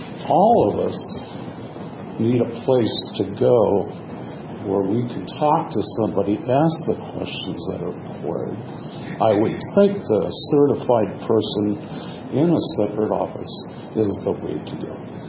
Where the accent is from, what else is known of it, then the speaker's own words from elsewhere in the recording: Story City, Iowa, United States; from Story City. I'm a Vietnam-era vet.